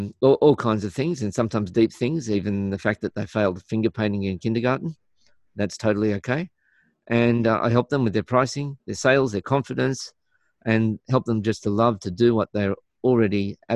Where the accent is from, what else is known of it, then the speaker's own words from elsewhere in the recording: Australia; Hint. I'm from Australia.